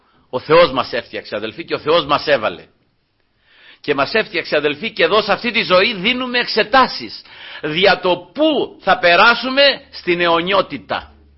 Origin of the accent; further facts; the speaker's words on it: Peloponnese, Greece; Τώρα είμαι στα μέρη εκεί που μεγάλωσα, αδελφοί, στα χωριά μου εκεί, στη Μάνια, εκεί εργάζομαι